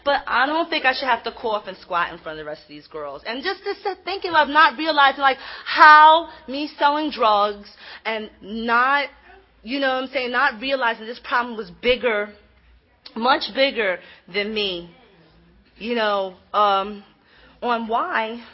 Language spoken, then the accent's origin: English; New York, United States; I'm from New York.